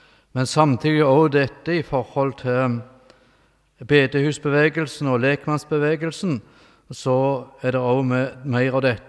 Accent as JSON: {"language": "Norwegian", "region": "Western Norway", "country": "Norway", "said": "Jeg er fra Vestlandet. Jeg bor i Sandnes"}